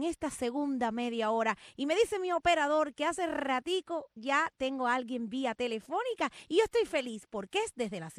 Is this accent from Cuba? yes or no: yes; Cuba; moved away; Y una vez que salimos de Cuba, descubrimos nuestra realidad.